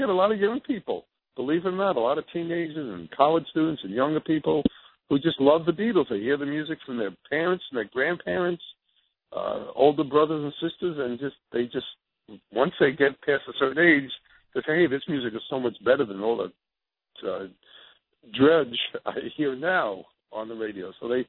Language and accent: English; Bronx, New York, United States; born there; I was born in the Bronx, but I sort of...